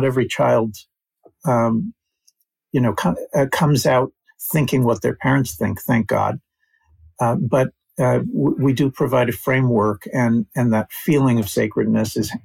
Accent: United States; mostly I grew up in the United States, but I was growing up in a Jewish Israeli home, and so there certainly were two different cultures.

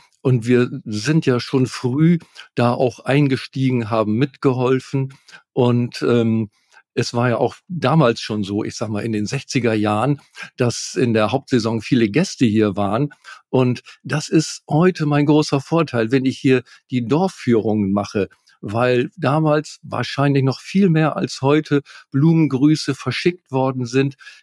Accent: Wangerooge, Lower Saxony, Germany; Ich bin also hier auf Wangerooge geboren, im Krankenhaus Meeresstern, und habe dadurch das große Glück, dass ich mich Insulaner nennen darf.

